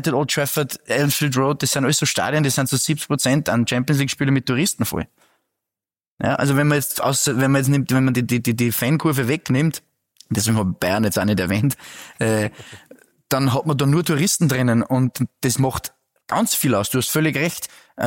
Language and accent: German; Upper Austria, Austria; Ich komme aus Oberösterreich